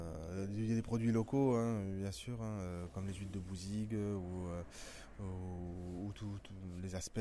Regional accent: New Caledonia; moved away as an adult; je suis né en Nouvelle-Calédonie, j'ai vécu jusqu'à 18 ans.

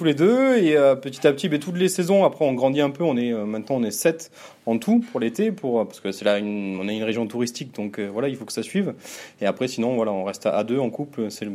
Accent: Bergerac, Nouvelle-Aquitaine, France; je suis né à Bergerac, j'ai grandi à Bergerac. J'ai fait mes classes à Bergerac aussi, un petit peu en Érac dans le Lot-et-Garonne.

